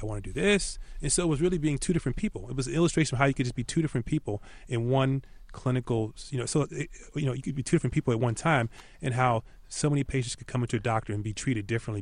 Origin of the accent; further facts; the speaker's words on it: Washington, D.C.–Baltimore area, United States; And so I'm from the Washington, D.C., Baltimore area.